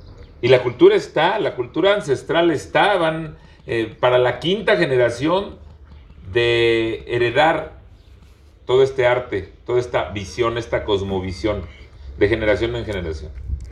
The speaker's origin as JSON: {"language": "Spanish", "region": "Michoacán", "country": "Mexico", "said": "Allá en el oriente somos Mazahuas Otomís. Los presumo mucho y ese es el camino. Que las y los michoacanos, todos sepamos de qué estamos hechos. ¿De dónde venimos? Porque venimos de nuestras culturas originarias."}